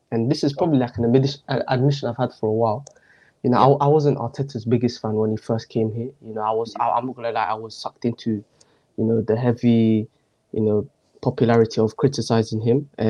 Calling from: Milton Keynes, South East England, United Kingdom; From England, MK, Milton Keynes.

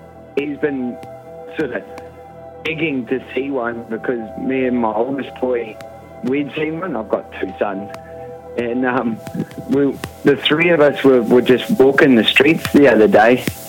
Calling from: Auckland, New Zealand; from Auckland, New Zealand. I've rung you a couple of times.

